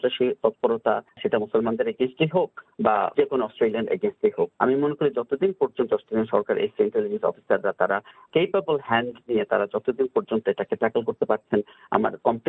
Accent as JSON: {"language": "Bangla", "country": "Bangladesh", "lives_now": "Australia", "said": "আমরা বাংলাদেশি মুসলিম"}